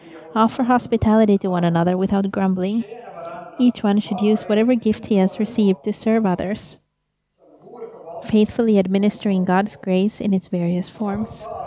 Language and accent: English; Tammisaari, Uusimaa, Finland; I come from Tammisaari